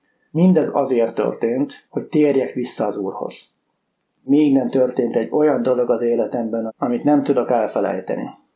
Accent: Hungary; born or raised there

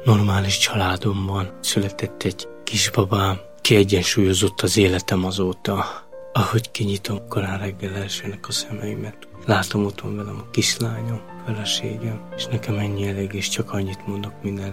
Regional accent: Esztergom, Komárom-Esztergom, Hungary; born there; first language Romani; Hungarian is a second language; Esztergomban születtem egy cigánytelepen, nem tudtam magyarul beszélni, csak cigányul.

